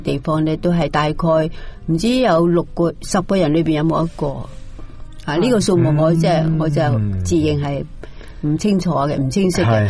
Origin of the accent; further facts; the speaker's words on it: China; 因为我系中国人，有可能系咪而家十三亿都嚟到啦